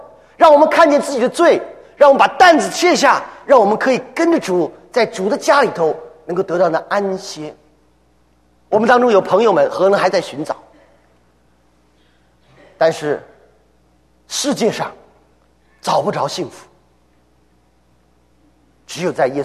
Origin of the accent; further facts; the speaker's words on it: Xi'an, Shaanxi, China; moved away; 年离开西安的时候，西安出来的人很少，天津沿海一带的人就多一些。现在我想不到，就现在西安的人，我们西安人都出来了。